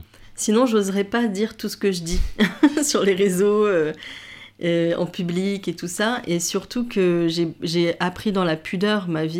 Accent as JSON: {"language": "French", "town": "Paris", "region": "Île-de-France", "country": "France", "tie": "born there", "said": "il y a des souvenirs du Liban, de là où ma famille vient et d'où je viens, même si je suis née à Paris."}